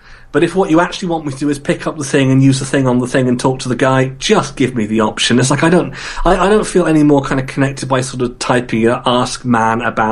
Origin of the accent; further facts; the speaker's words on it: England, United Kingdom; because obviously I'm English.